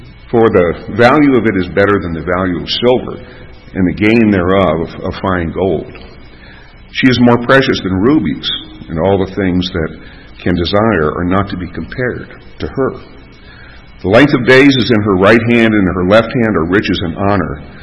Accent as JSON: {"language": "English", "country": "Ireland", "said": "I'm Irish, therefore I am weeping."}